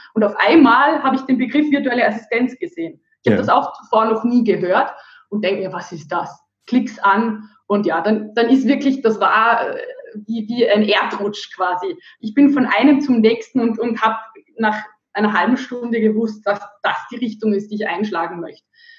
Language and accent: German; Carinthia, Austria; accent: Carinthian; now in Graz, Austria; Ich komme ursprünglich aus Kärnten, aus dem tiefsten Burgtal, wo man nicht schön spricht. Also definitiv sehr kärntnerisch. Aber ich bin in einer Schauspielerfamilie aufgewachsen und da hat man immer eher schöner gesprochen.